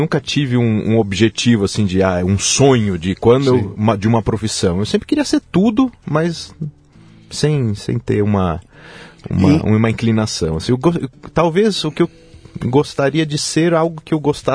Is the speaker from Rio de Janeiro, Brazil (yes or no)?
no; Jundiaí, São Paulo, Brazil; now in Denmark; Eu nasci em Jundiaí. Sou natural de Jundiaí.